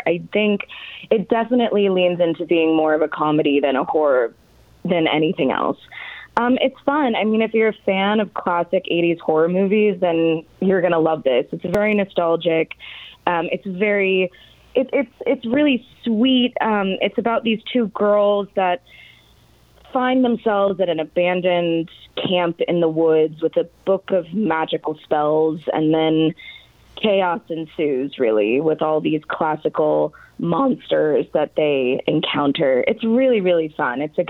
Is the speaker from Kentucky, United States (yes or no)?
no; Roseburg, Oregon, United States; now in California, United States; Yeah, I was born in Roseburg, raised in Roseburg. Yeah, 18 years